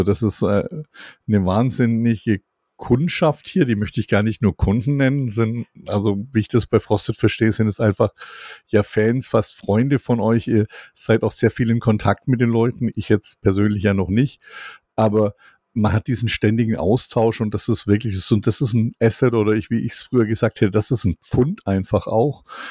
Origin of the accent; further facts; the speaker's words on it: Swabia, Germany; now in Hesse, Germany; tatsächlich lebe ich ja im schönen Hessenland inzwischen als Schwabe und wir wohnen hier so einen kleinen Hof